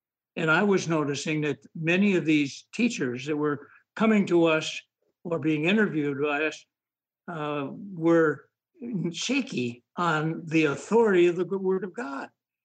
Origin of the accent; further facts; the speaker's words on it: Michigan, United States; At first, I grew up in Michigan